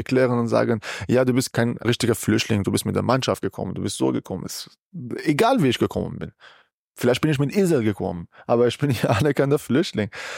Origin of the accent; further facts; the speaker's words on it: Iran; now in Germany; weil ich komme aus dem Kampf aus dem Iran, da habe ich gewonnen, dann komme ich hierher